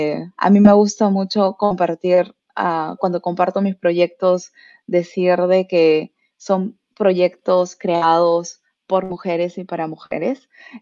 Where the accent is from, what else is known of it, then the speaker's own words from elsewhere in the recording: Lima, Peru; now in Davis, United States; Y para compartirles un poquito mi historia, yo soy de Lima, estudié en San Marcos, hice ingeniería de sistemas. Sí, somos samarquinas.